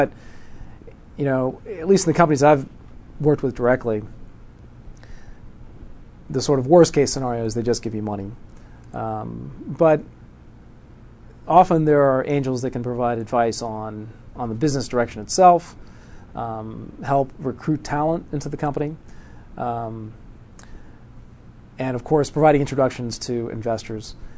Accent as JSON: {"language": "English", "town": "Stillwater", "region": "Oklahoma", "country": "United States", "tie": "born or raised there", "also_born_or_lived": "Punjab, India", "said": "I was born in India. I was born in Punjab, which is the northwest province near the border with Pakistan. I came to the U.S. when I was very young, 4 years old, to Stillwater, Oklahoma, in 1967. So I've been here a long time."}